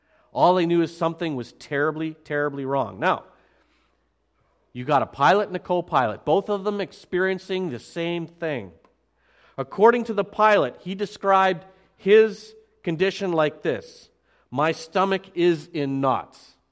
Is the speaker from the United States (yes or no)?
no; Alberta, Canada; I'm from Alberta. I know winter.